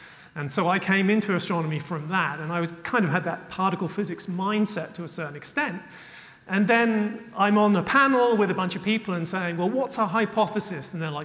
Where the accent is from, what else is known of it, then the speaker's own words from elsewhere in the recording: England, United Kingdom; I've gone with cheeky because I'm English.